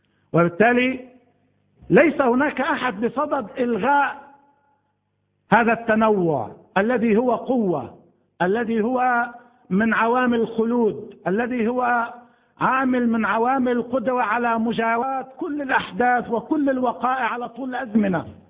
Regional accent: Lebanon; كلبنانيين على سبيل المثال كمسلمين ومسيحيين

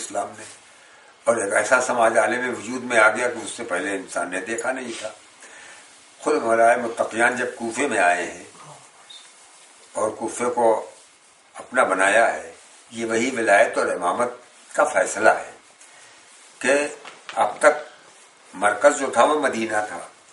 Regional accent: Lucknow, Uttar Pradesh, India; हम लखनऊ के रहने वाले हैं, लखनऊ में कम से कम 500 बड़े इमामबाड़े हैं

